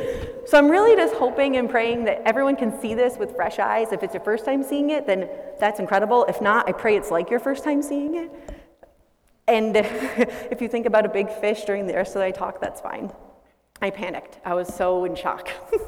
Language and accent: English; Fulton, United States; So I'm from Fulton.